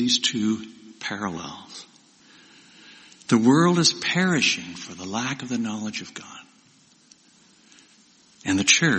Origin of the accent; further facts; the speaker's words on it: Ontario, Canada; Kid growing up in Ontario where there are more lakes than there are cars.